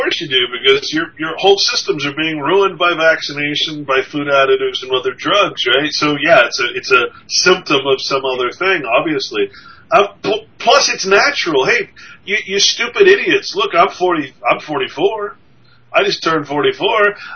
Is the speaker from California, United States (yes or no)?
yes; Sacramento, California, United States; I grew up in Sacramento. The year I graduated Sacramento, all the gang members were moving up.